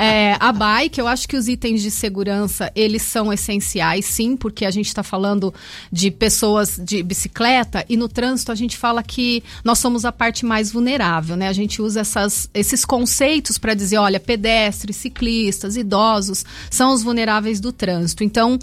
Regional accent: Lunardelli, Paraná, Brazil; eu também sou do interior do Paraná, sou pé vermelho, sou lá de Lunardelli

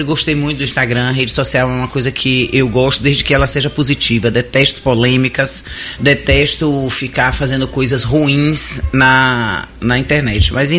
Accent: Salvador, Bahia, Brazil; Eu amo minha terra, eu amo Salvador, e eu fico pensando sempre de que forma eu posso contribuir com isso.

